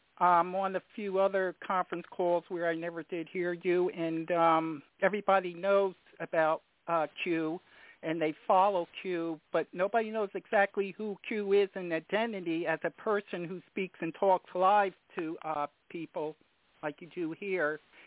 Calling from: East Coast, United States; from the East Coast.

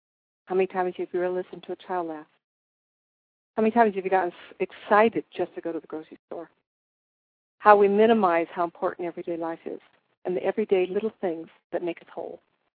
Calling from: Tombstone, Arizona, United States; I'm calling you from Arizona, where I currently live, near the town of Tombstone.

